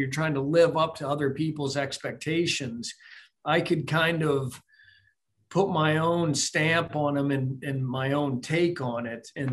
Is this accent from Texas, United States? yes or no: yes; Dallas, Texas, United States; I'm from Dallas and we shot in Fort Worth, which is right down the road. So yeah, it's always really fun to shoot back in Texas